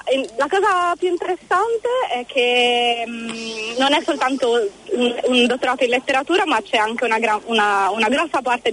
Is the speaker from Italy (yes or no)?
yes; Milan, Lombardy, Italy; now in New Zealand; Sono di Milano.